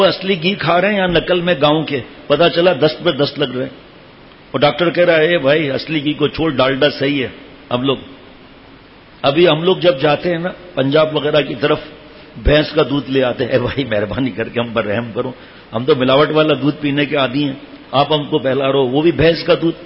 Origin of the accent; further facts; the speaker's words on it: Karachi, Sindh, Pakistan; born there; ہم اب میں تو پیدائش تو کراچی کی لیکن ہیں تو ہم گاؤں والے